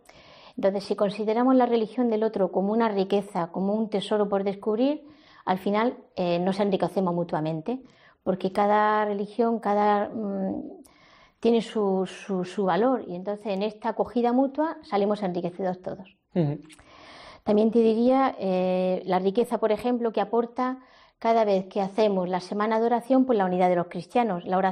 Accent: Granada, Andalusia, Spain; yo era estudiante de medicina en Granada, de donde soy precisamente, de Granada.

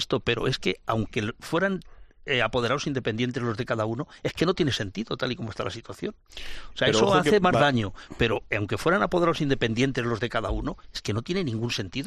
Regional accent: El Espinar, Castile and León, Spain; O sea, estar en mi pueblo, en el Espinar y en el bar, tomando el café de después de comer.

